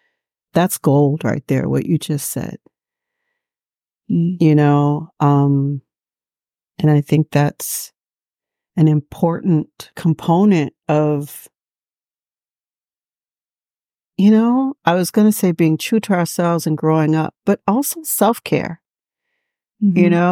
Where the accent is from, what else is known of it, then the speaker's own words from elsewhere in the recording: Maryland, United States; also born or lived in Charlottesville, Virginia; I was born in Charlottesville and raised in Maryland, came back here to UVA, did my first 2 years at UVA.